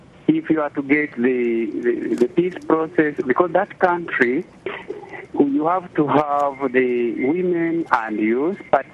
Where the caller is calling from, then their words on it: Western Region, Uganda; I'm calling from Southwestern Uganda in Kanungu District.